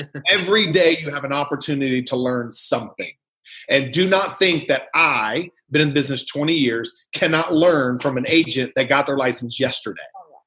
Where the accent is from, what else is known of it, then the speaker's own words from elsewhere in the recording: Indiana, United States; You know, hey, I'm from Indiana, so I can make fun of North Dakota.